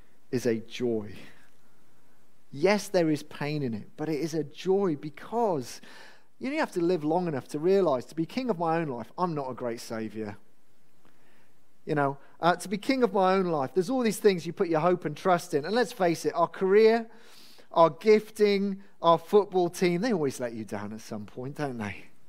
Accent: Wales, United Kingdom; And as a Brit, as a Welshman, I find it a bit uncomfortable.

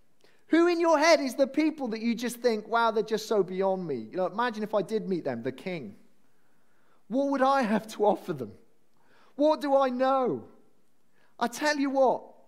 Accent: Wales, United Kingdom; I'm Welsh.

